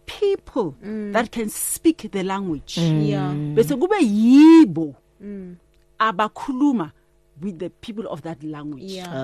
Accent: Mamelodi, Gauteng, South Africa; I grew up in Gauteng, in Mamelodi, where my neighbors were speaking Sotho. And my back neighbors were speaking Tsonga. So growing up, I grew up with all the languages.

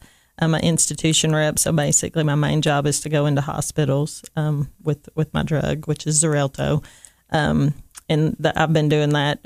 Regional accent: Cookeville, Tennessee, United States; I love having my hometown. It means a lot to be able to just talk to the people that are here in our community and care for them. So I'm thankful that Cookeville is part of my territory.

